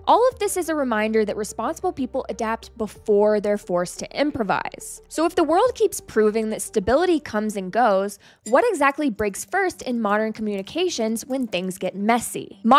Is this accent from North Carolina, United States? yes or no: yes; North Carolina, United States; My home state of North Carolina saw this firsthand during Hurricane Helene.